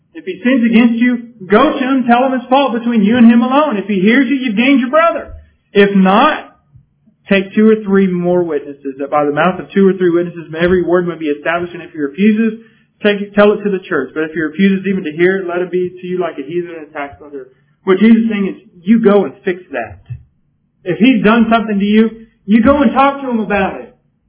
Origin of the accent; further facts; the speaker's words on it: California, United States; growing up in California, from time to time we'd have police chases.